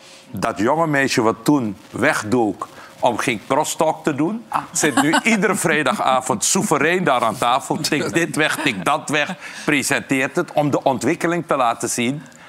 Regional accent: Suriname; born there; En ik ben geboren in Suriname, in het Koninkrijk der Nederlanden, rijksdeel Suriname. Mijn grootouders komen uit India. Mijn vader is geboren in Suriname met een Nederlands paspoort, ik ook.

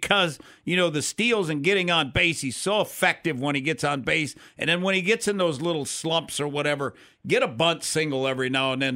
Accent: Minnesota, United States; I grew up in Minnesota watching Rod Carew

